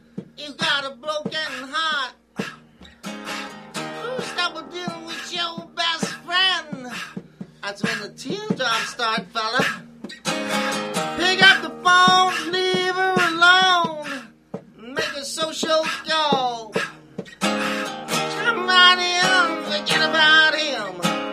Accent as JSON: {"language": "English", "town": "Nanticoke", "region": "Pennsylvania", "country": "United States", "lives_now": "Sweet Valley, United States", "said": "I'm originally from Nanticoke, and I live out in Sweet Valley now, which is west of Wilkes-Barre."}